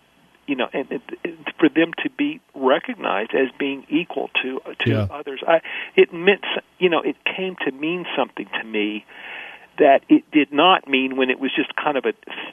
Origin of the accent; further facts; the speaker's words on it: Mississippi, United States; You know, I was born in 1955. I'm from Mississippi. That's where I was born and raised.